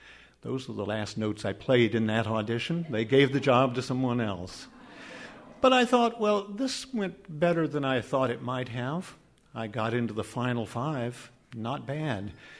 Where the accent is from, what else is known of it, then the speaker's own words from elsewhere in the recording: Texas, United States; He had been fascinated that I was from Texas, so he said, "Again, you're from Texas." I said, "Yes."